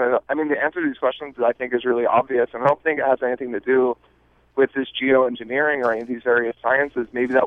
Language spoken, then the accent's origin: English; Baltimore, Maryland, United States; But you can see, I'm from Baltimore, and you can see the way which like green building plays out.